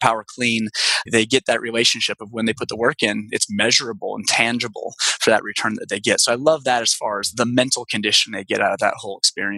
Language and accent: English; Washington, United States; also born or lived in Lahaina, Hawaii; And I was born in Lahaina, but I grew up on the Olympic Peninsula in Washington in the perfect moment for conflict.